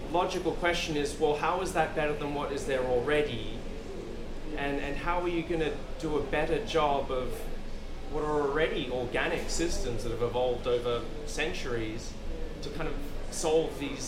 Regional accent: Australia; I know in this country, I'm from Australia

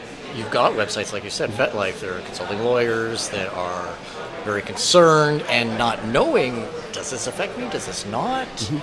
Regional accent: Canada; I'm Canadian, so mm-hmm. this is outside looking in.

